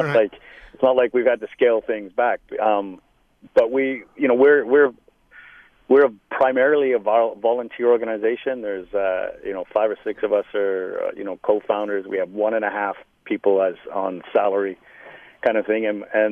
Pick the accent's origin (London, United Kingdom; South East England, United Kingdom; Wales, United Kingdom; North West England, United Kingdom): North West England, United Kingdom; Liverpool; born there; and I was born in Liverpool.